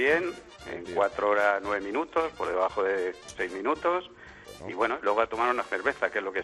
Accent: Spain; primer español, porque corrí yo solo como español. No había más españoles.

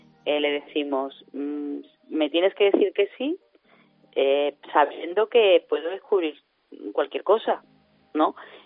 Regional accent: Sanlúcar de Barrameda, Andalusia, Spain; Empecé con 14 años en la tele de mi pueblo y empecé en una tele local

